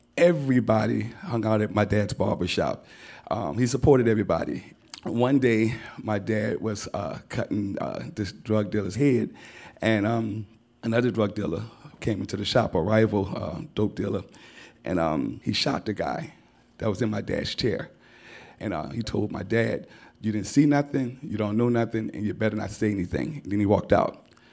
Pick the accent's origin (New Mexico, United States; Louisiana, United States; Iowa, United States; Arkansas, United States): Louisiana, United States; New Orleans; I had a beautiful childhood. The Lower Ninth Ward had everything in here before Katrina.